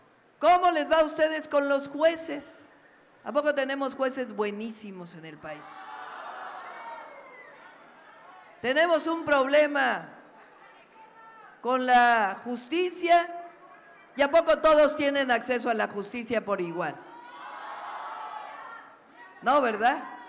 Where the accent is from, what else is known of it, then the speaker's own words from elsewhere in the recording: Mexico City, Mexico; born there; Yo nací en la Ciudad de México